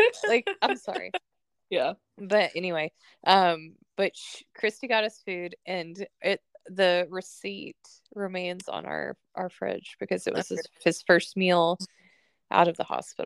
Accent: the South, United States; I'm from the South, so food was always like, I was constantly taking casseroles to people with my grandma.

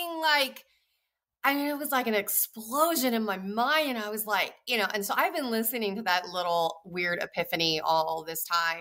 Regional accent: Arizona, United States; Arizona specifically is my home state.

